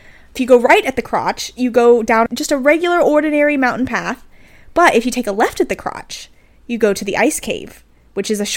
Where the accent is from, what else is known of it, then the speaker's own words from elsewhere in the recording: United States; And I'm just, obviously, I'm from the United States.